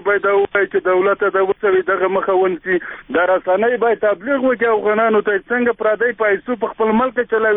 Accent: Afghanistan; دا اول زموږ د افغاني زه یو افغان یم.

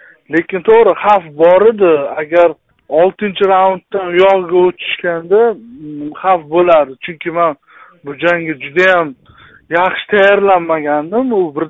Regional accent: Tashkent Region, Uzbekistan; O'zim Toshkent viloyati O'rta Chirchiq tumanidanman.

